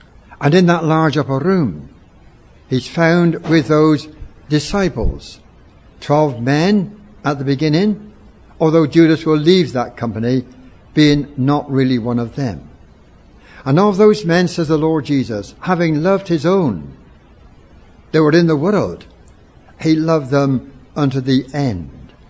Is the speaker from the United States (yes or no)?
no; England, United Kingdom; now in Wales; So I simply say I'm an Englishman lately gone to Wales.